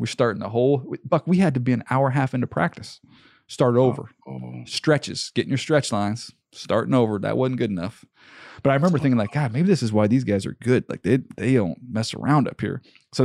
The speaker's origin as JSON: {"language": "English", "town": "San Diego", "region": "California", "country": "United States", "tie": "born or raised there", "said": "I remember I grew up in San Diego, right? So this is all foreign to me."}